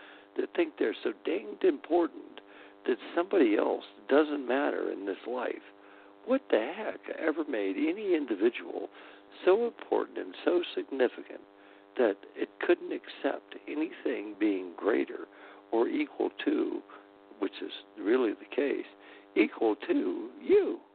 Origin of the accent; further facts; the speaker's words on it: Virginia, United States; I grew up in the South, Virginia, to be a fact.